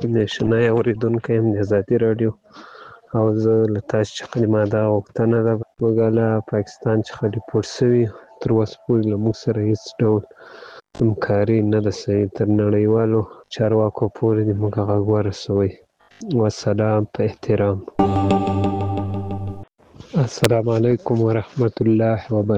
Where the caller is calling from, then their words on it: Ghazni, Afghanistan; زه د غزنی دی ولایت دی اکتی ولسوالی څخه تاسو ته پیغام پرېږدم